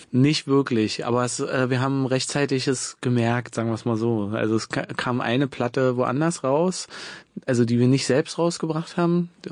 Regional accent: Woltersdorf, Brandenburg, Germany; Ich komme aus Woltersdorf, das ist, Speckgürtel, sagen wir dazu. Da fährt die S-Bahn nicht mehr hin, aber man kommt trotzdem zur S-Bahn mit einer Straßenbahn so.

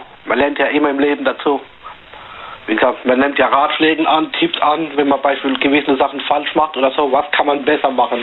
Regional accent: Mannheim, Baden-Württemberg, Germany; Ich bin aus Mannheim

